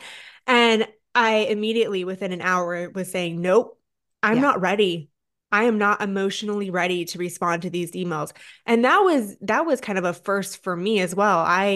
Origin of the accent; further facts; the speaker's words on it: California, United States; I'm a Californian at heart. So I understand earthquakes, and that's exactly what it felt like.